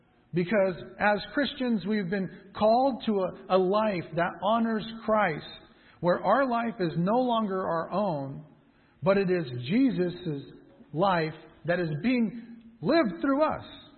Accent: Anaheim, California, United States; I grew up in Anaheim. I grew up seeing police brutality.

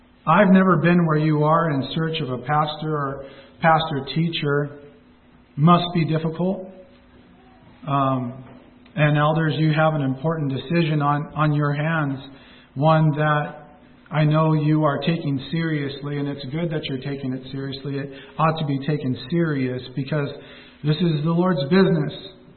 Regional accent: Anaheim, California, United States; now in Lancaster, United States; born and raised in California, from Anaheim, California, but right now live in Lancaster.

